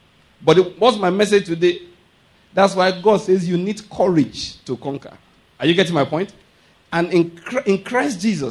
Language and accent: English; Nigeria; I'm not an American, all right? I'm a Nigerian.